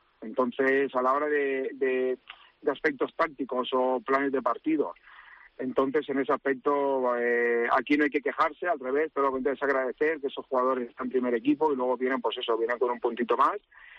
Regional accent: Alicante, Valencian Community, Spain; soy de Alicante, soy herculano, mi padre herculano, mi abuelo herculano.

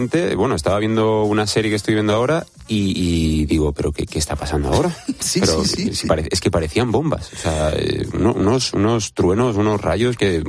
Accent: Alicante, Valencian Community, Spain; Yo soy de Alicante, claro. Yo soy de Alicante y bueno, estaba este fin de unos días por las hogueras

